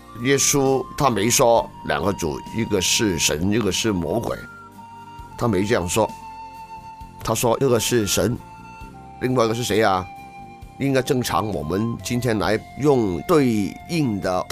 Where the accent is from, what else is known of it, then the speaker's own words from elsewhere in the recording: China; 所以你发觉了这个我们中国人特通啊，特别明白是吧